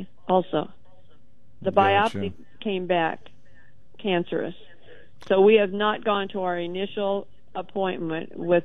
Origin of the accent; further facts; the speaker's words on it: South Dakota, United States; also born or lived in Washington; I grew up in South Dakota, and in Washington